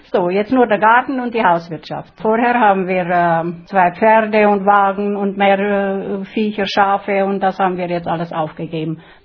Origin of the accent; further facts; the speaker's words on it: Lenauheim, Timiș County, Romania; also born or lived in Jimbolia; bin geboren 1943 und bin jetzt 64 Jahre alt. Bin in Rente. Ja, ich wohne in Lenauheim schon seit 1951. Bin geboren in Hatzfeld.